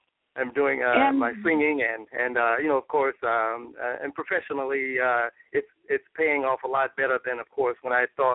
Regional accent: Chicago, Illinois, United States; also born or lived in Mississippi; performed in Chicago, and which is where I grew up mostly. I was born in Mississippi, and came to Chicago when I was about 8 or 9 years old.

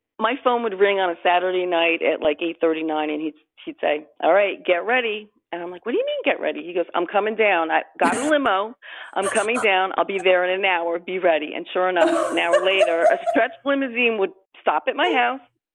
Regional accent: Freehold, New Jersey, United States; also born or lived in Hoboken; they're from Freehold. Because we moved to Freehold after Hoboken. And I said, "Really?" I said, "I'm from Freehold.

